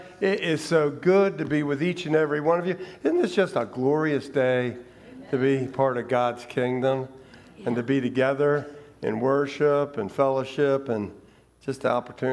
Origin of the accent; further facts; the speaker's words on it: Newark, New Jersey, United States; So we grew up in Newark, and it seemed like just about every neighborhood had their own pool.